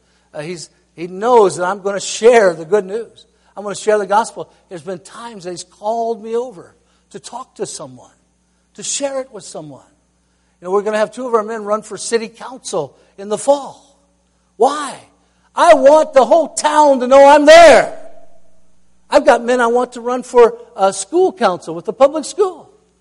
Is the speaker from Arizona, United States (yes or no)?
no; Tennessee, United States; I'm from Tennessee.